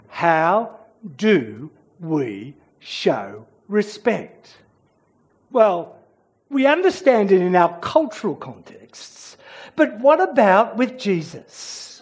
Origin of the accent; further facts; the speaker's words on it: Australia; Now, you need to understand, I am an Australian.